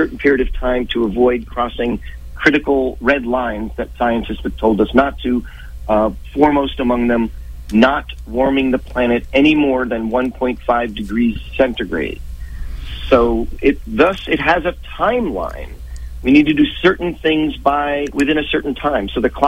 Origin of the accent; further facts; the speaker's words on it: New York City, New York, United States; I grew up in New York City. My father's from the Midwest.